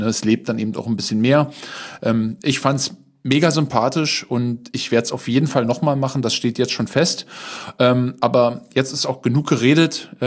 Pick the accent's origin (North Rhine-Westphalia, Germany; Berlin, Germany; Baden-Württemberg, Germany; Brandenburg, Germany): Berlin, Germany; Wir kommen beide aus Berlin.